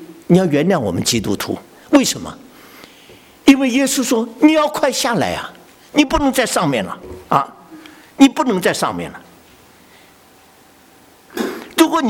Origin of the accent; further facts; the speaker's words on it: China; 我们每个中国人都有自己的宝座，我们中国人宝座是什么？福禄寿。